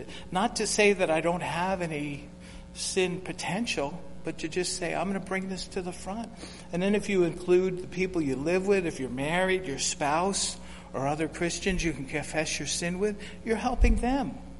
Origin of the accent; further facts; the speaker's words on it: United States; I'm a poor human, and I'm a male, I'm American, I'm prone to sin.